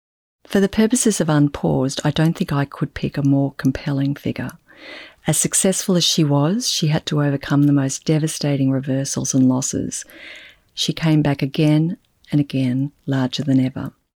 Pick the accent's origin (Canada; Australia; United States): Australia; Being an Australian